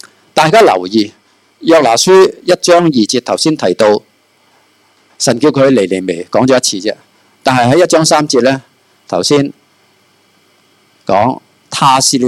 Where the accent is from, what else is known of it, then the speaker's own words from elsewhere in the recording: China; 我哋中国人说话咧